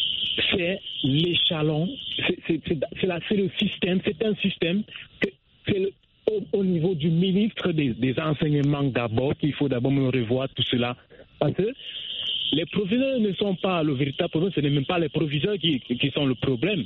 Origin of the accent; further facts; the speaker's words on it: Cameroon; nous savons comment les proviseurs ils vivent dans nos pays en Afrique, et si chez nous au Cameroun.